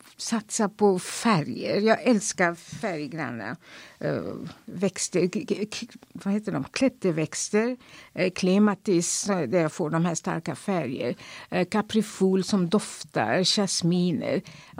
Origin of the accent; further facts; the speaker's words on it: India; moved away as an adult; now in Tyresö, Sweden; Jag är 72 år gammal. Av de här 72 år, så har 50 år har jag bott i Sverige. Och 45 år i Tyresö. Så jag är född och uppvuxen i Indien. Det är min bakgrund. Jag kom till Sverige med en examen i nutrition. Och det var 1970.